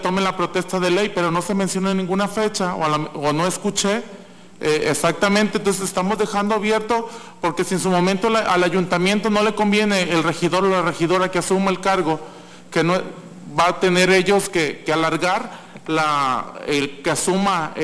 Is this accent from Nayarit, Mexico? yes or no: yes; San Blas, Nayarit, Mexico; yo soy del municipio de San Blas y de hecho mi domicilio es en la primera demarcación territorial